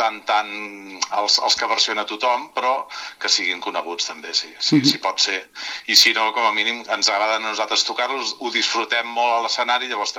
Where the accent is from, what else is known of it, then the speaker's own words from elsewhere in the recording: Manresa, Catalonia, Spain; Jo sóc de Manresa